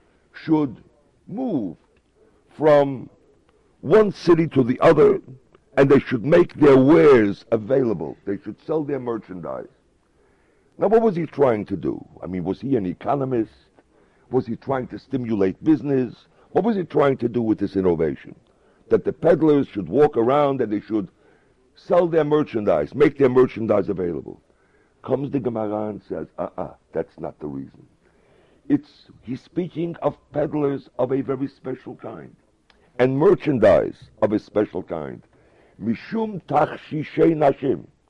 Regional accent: Poland; I was born in Poland. And as a kid, I remember a Friday night, and this was not only in my house. I lived in a little

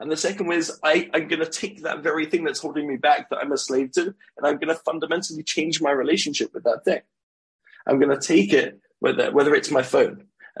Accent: United States; I stay Z now. I'm American.

